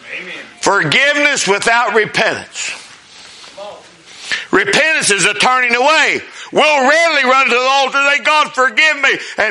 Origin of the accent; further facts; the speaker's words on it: United States; I'm an American.